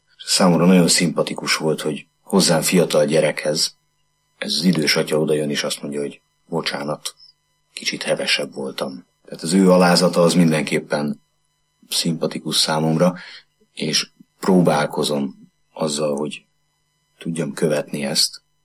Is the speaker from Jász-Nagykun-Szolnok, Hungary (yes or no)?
no; Csepel, Budapest, Hungary; édesapám igen korán meghalt, 5 éves voltam, és akkor az anyai nagyszülőkhöz költöztünk föl Cseperre, és innen Cseperről a nagymamámat kísértem be mindig a Szikla templomba